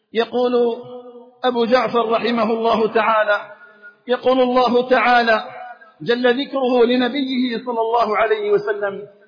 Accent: Algeria; وأن يجعل بلدنا الجزائر آمنا مطمئنا وسائر بلاد المسلمين.

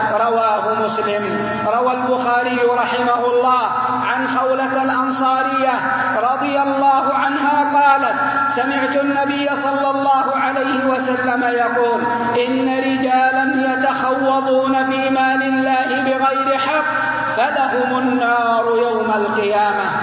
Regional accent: Saudi Arabia; بلدنا المملكة العربية السعودية بلد العقيدة الصافية

